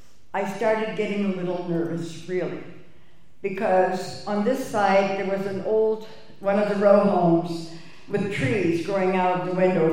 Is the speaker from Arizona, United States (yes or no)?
yes; Arizona, United States; I'm from Arizona. I call myself a Hick Indian from Arizona because I never really left.